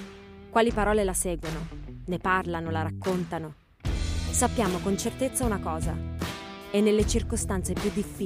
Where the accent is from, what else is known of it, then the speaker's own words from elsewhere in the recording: La Plata, Buenos Aires Province, Argentina; now in Bologna, Italy; Vengo dall'Argentina, da una città chiamata La Plata, che è la capitale della provincia di Buenos Aires. Lì vivono circa 800.000 persone